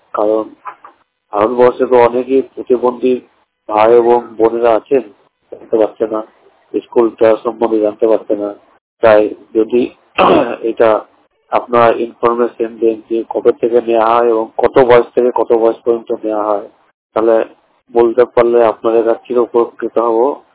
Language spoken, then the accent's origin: Bangla; Nagar, West Bengal, India; আমার বাড়ি হচ্ছে মুর্শিদাবাদ। গ্রামের নাম নগর, পোস্ট কামনগর, থানা সপ্তপুর, জেলা মুর্শিদাবাদ।